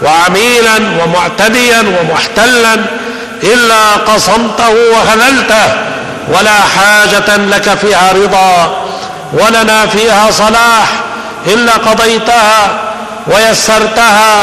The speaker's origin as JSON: {"language": "Arabic", "town": "Tripoli", "region": "North Governorate", "country": "Lebanon", "said": "كثير جراحين عندنا في طرابلس والشمال ليسوا ماهرين"}